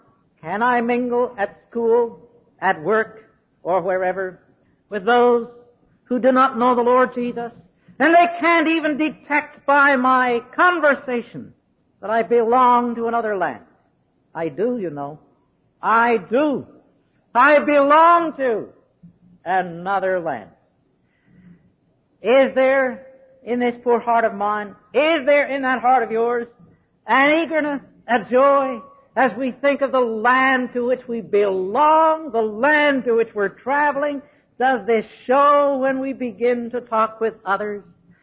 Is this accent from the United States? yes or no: no; Canada; Well, I said, "Lady, I'm from Canada, but I'm more interested in where I'm going than where I came from."